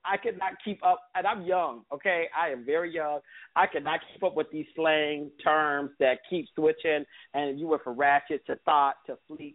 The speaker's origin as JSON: {"language": "English", "region": "Michigan", "country": "United States", "lives_now": "San Diego, United States", "said": "I went home to Michigan because I'm from Michigan, but I stay in San Diego."}